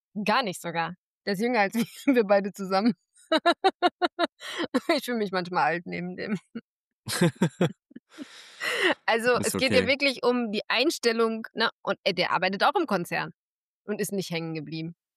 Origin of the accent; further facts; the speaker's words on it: Gütersloh, North Rhine-Westphalia, Germany; born there; ich bin in Gütersloh geboren. Ich bin im Elisabeth-Hospital geboren.